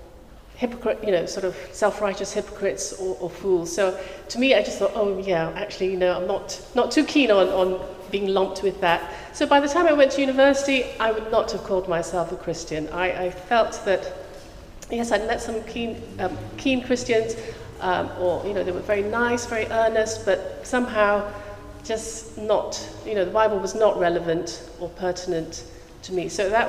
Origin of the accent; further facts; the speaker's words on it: Malaysia; Well, I was born in Malaysia and I grew up there. My parents were not religious